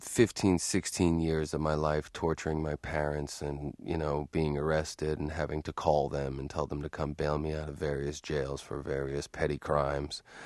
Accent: Boston, Massachusetts, United States; accent: Boston; I grew up in Boston, so basically I just had to revert back to my old accent and my mom and dad's speech pattern.

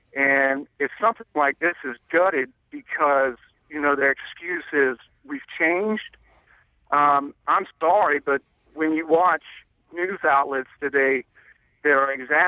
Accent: Texas, United States; the quick actions in Texas, my home state, in North Carolina

